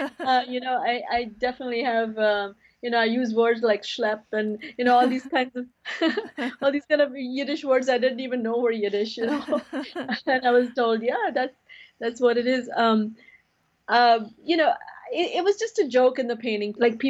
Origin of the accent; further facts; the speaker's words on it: India; I come from India, and I was influenced by, the Indian mythology, Hindu, Muslim, whatever it is.